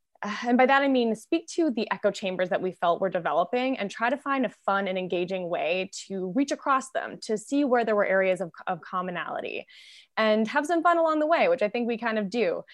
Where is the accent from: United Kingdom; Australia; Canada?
Canada; now in United States; I'm a Canadian, and so I try to be the peacemaker on this show. I've lived in the United States now for a decade